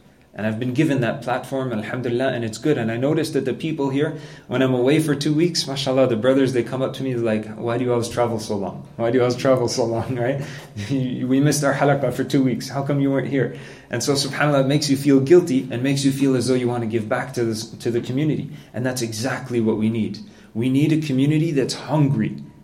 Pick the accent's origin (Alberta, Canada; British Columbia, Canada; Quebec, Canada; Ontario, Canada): Quebec, Canada; Montreal; But I remember growing up in Montreal